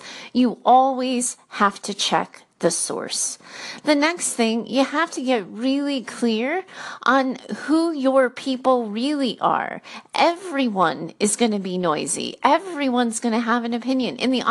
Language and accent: English; Rhode Island, United States; moved away as an adult; now in Boston, United States; I've been in the Northeast since college. And like, I grew up in Rhode Island. And then as far as I went, you know, was college in Boston. And I didn't leave.